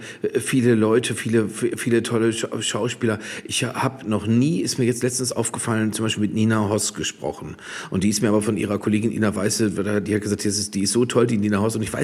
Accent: Dortmund, North Rhine-Westphalia, Germany; mein bester Freund hat mich damals immer mit ins Konzert in meiner Heimatstadt Dortmund genommen

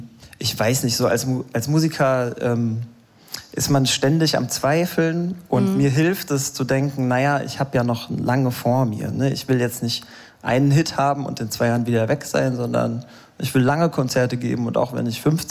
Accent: Hesse, Germany; now in Berlin, Germany; Südhessen.

